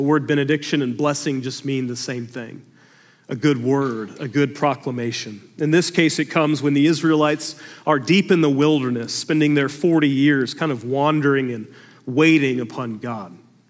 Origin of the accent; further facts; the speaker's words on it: Georgia, United States; I thought about the church that I grew up in down in Georgia